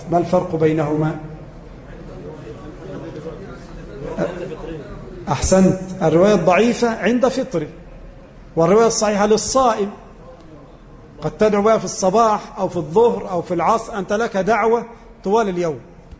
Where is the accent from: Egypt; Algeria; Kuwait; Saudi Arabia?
Egypt; مثلا عندنا في مصر 10,000 مسجد